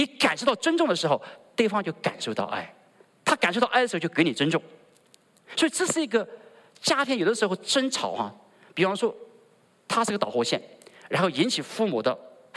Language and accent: Chinese; China